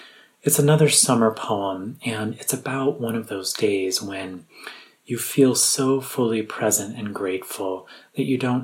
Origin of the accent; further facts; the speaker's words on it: Midwest, United States; I grew up in the Midwest and have lived all across the country, so thinking that I might live in rural Vermont someday never really crossed my mind